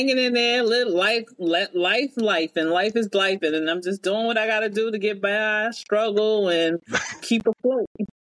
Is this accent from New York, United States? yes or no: yes; New York, United States; I'm from New York, so I want a team that's here.